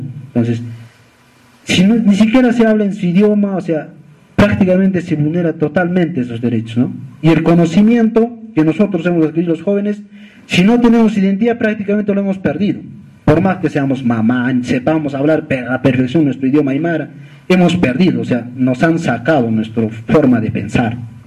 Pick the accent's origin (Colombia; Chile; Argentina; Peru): Peru; Ilave, Puno; Yo soy una persona que provengo de una comunidad campesina. Yo soy de Ilave … inclusive, originario, siempre me he identificado, y como tal, como comunero